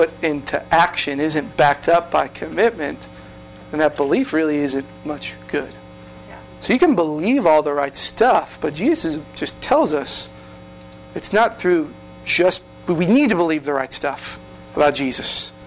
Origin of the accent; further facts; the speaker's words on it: Boston, Massachusetts, United States; I grew up in Boston. And there's no illusion of Christianity in Boston.